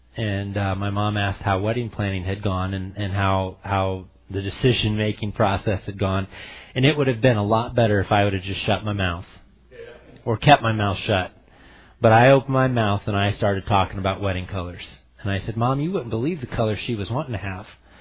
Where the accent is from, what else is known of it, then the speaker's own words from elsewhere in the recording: Missouri, United States; And I am from Midwest Missouri, Northeast Missouri, where I would say it's blue-collar workers, farmers, and I would say the most popular color is camouflage.